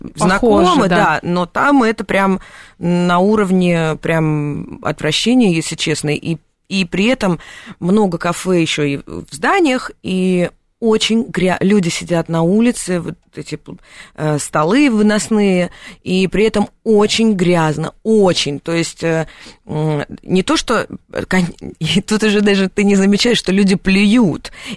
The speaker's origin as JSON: {"language": "Russian", "country": "Kazakhstan", "tie": "born there", "said": "Ну, то есть, я родилась в Казахстане, тут как бы все понятно."}